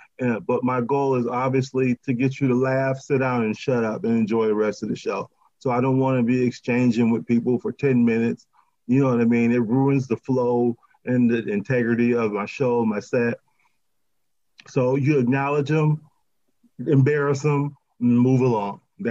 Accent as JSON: {"language": "English", "town": "Ypsilanti", "region": "Michigan", "country": "United States", "said": "I'm actually from Ypsilanti, Michigan, which is a suburb of Detroit there."}